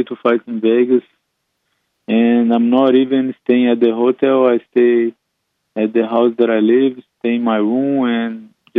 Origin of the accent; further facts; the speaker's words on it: Brazil; Yeah, I grew up in Brazil